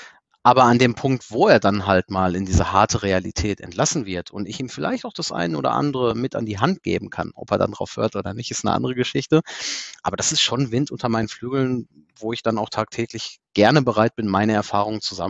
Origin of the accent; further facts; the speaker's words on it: Germany; Aber im Großen und Ganzen geht es uns ja hier in Deutschland trotzdem sehr, sehr, sehr, sehr gut. Und wenn wir als Deutsche, so sage ich das jetzt einfach mal, am Meckern sind